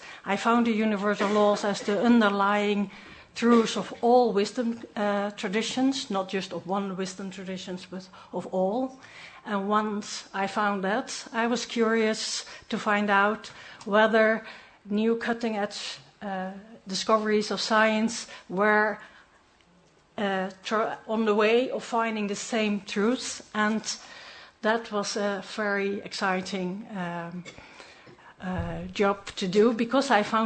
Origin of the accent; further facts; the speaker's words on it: Netherlands; I'm coming from the Netherlands